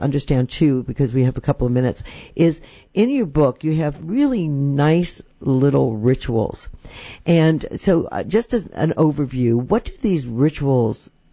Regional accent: New York, United States; And I grew up in New York and, you know, we were all poor and one street was, you know, German, another one was Italian, another one was black

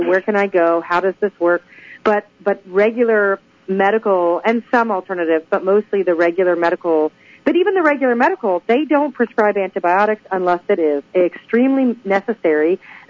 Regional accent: United States; moved away; none of the things that we grew up using in the States are sold here because they're banned in the EU.

